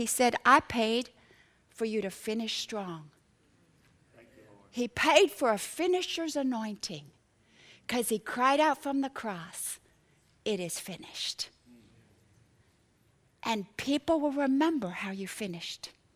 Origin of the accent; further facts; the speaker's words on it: Philippines; For a Muslim group of terrorists, which was where I grew up in the Philippines.